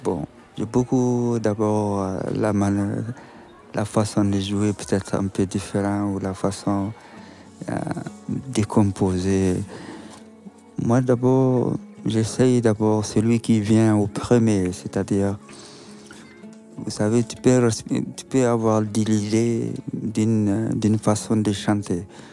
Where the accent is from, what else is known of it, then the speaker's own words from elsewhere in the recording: Agadez, Niger; Parce que je viens d'Agadez, au nord du Niger.